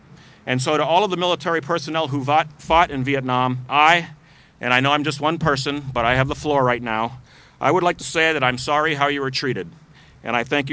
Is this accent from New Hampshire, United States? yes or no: yes; New Hampshire, United States; also born or lived in Schenectady; I grew up in New Hampshire, even though I was born in Schenectady.